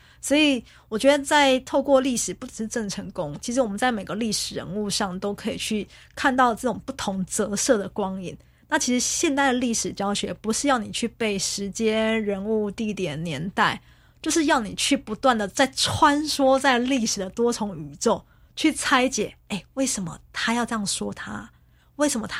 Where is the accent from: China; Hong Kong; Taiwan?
Taiwan; Tainan; 因为我是台南人，所以我很清楚